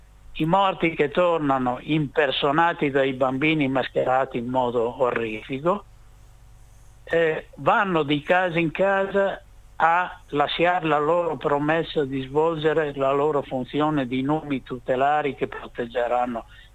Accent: Emilia-Romagna, Italy; Io faccio un esempio che riguarda la mia terra, la Romagna.

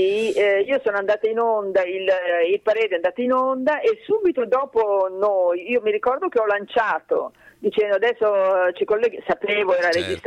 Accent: Milan, Lombardy, Italy; No, panettone, io sono di Milano.

